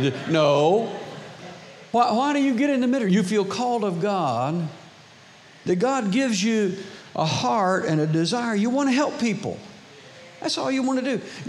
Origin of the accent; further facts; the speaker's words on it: Daytona Beach, Florida, United States; We grew up in Daytona Beach, And we're there in farm country.